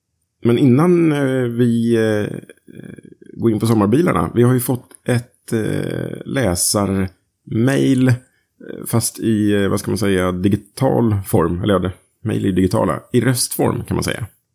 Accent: Skövde, Västra Götaland County, Sweden; born there; i min födelsestad, Skövde.

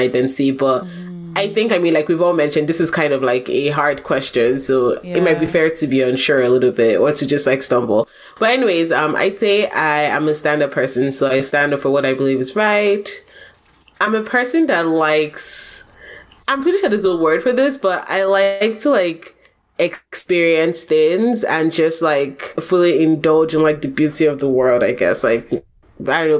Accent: Nigeria; I think for me, I would say I am Nigerian. I'd say I'm a Christian.

